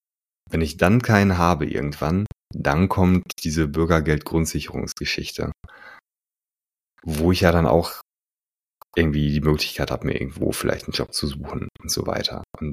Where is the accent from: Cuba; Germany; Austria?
Germany; North Rhine-Westphalia; also ich komme aus NRW